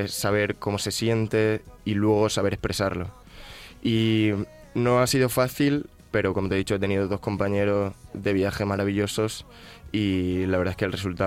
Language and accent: Spanish; Badajoz, Extremadura, Spain; Soy de Badajoz, sí.